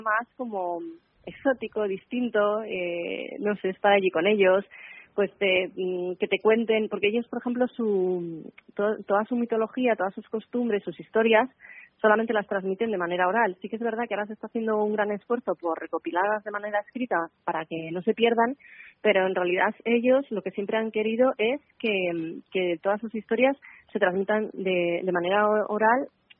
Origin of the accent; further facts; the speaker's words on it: Bilbao, Basque Country, Spain; soy de Bilbao y viajera, intrépida no sé si tanto, pero me gusta mucho la aventura.